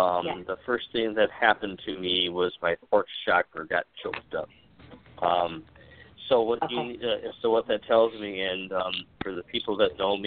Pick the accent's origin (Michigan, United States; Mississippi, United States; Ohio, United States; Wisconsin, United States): Wisconsin, United States; Well, I'm from Wisconsin, so I can make that joke.